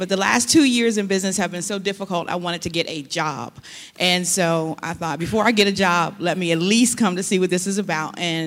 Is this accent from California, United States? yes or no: no; Alexandria, Virginia, United States; I'm from Alexandria, Virginia.